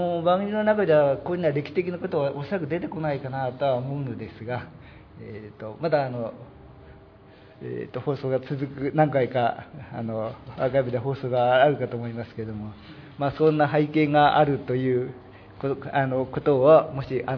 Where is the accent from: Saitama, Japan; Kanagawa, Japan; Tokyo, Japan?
Saitama, Japan; Urawa; 埼玉県の浦和から参りました